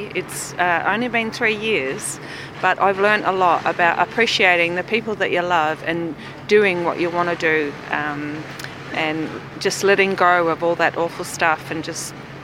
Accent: New Zealand; now in Australia; I met my husband in Perth, Australia. I'm originally a Kiwi.

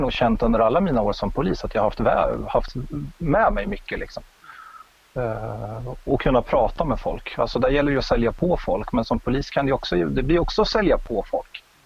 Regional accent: Örebro, Örebro County, Sweden; now in Umeå, Sweden; Innan bodde jag i Örebro. Jag är från Örebro.

